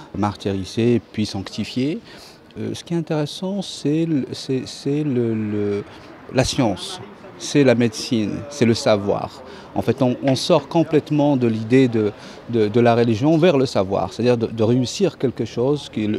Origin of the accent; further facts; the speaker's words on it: Tangier, Tanger-Tetouan-Al Hoceima, Morocco; French is a second language; moved away; moi je suis arrivé du Maroc, de Tanger, à faire des études en Italie